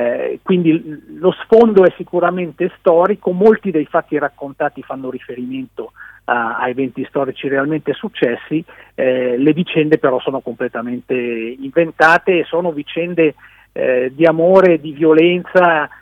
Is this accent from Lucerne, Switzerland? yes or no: no; Mendrisio, Ticino, Switzerland; born there; nel villaggio dove sono nato io, a Mendrisio